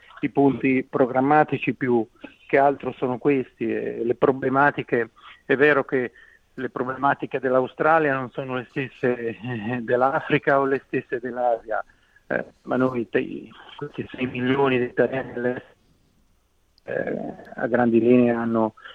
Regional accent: Marche, Italy; now in Tunisia; sono marchigiano

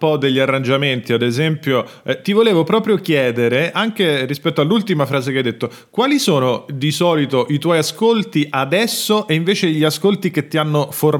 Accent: Rome, Lazio, Italy; visto che siamo entrambi di Roma

